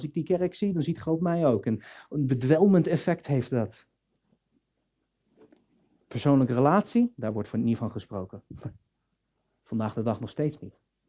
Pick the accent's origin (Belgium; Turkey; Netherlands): Netherlands; Veghel, North Brabant; ik ben opgegroeid in Veghel. Veghel is zo rooms-katholiek als het maar kan.